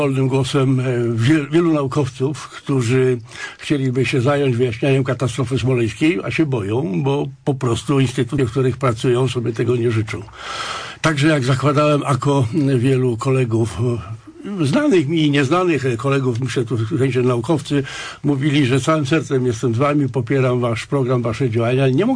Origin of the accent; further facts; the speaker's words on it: Gniezno, Greater Poland Voivodeship, Poland; born there; No ja siebie uważam za Wielkopolanina. Urodziłem się, co prawda urodziłem się w Gnieźnie, czyli jak się w Gnieźnie mawiało i mawia w pierwszej stolicy Polski. Ale moja rodzina pochodzi ze wsi. Moi rodzice byli chłopami i ja się jestem inteligentem w pierwszym pokoleniu.